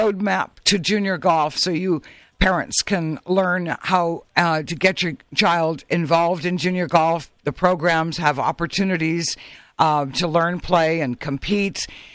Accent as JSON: {"language": "English", "region": "Hawaii", "country": "United States", "tie": "born or raised there", "said": "And, of course, growing up in Hawaii, you know, we got to see her as a junior when she was 11"}